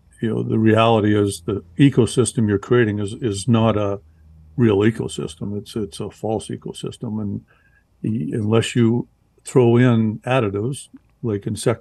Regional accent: Canada; I'm from Canada. I'm familiar with permafrost.

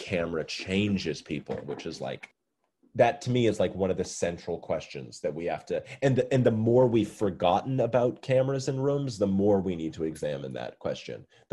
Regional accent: Massachusetts, United States; I'm from Massachusetts, so my mother's side of the family is up in Maine.

